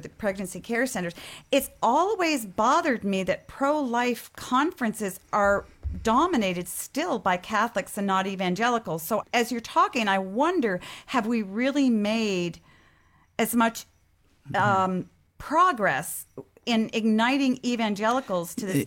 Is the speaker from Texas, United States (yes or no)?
no; Boston, Massachusetts, United States; I grew up in the Archdiocese of Boston